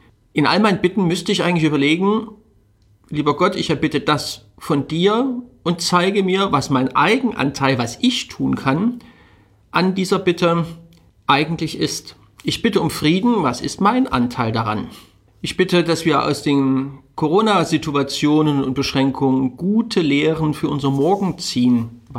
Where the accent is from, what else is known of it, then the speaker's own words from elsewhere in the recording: Dresden, Saxony, Germany; born there; Ich bin gebürtiger Dresdner.